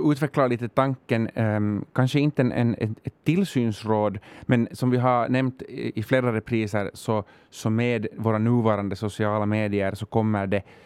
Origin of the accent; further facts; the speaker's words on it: Finland; Men vad har det för skillnad för mig som finländare?